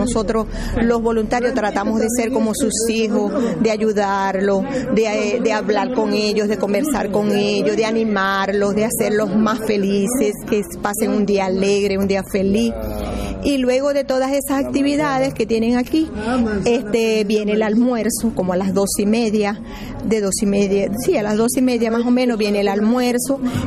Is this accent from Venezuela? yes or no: yes; Venezuela; Por lo menos yo soy de Venezuela. Estoy aquí y me gusta mucho estar aquí